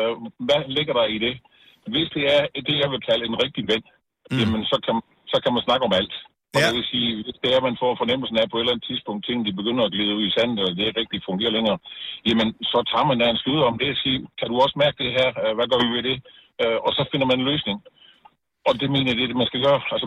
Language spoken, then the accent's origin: Danish; Region of Southern Denmark, Denmark; jeg er sønderjyde